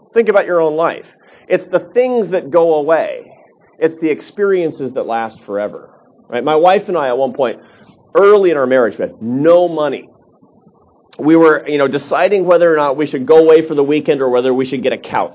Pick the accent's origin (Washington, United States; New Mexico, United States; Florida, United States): Washington, United States; Seattle; When I was a kid, growing up in Seattle, in a lower middle class family, there were a lot of poor people in my neighborhood. Nobody went to college.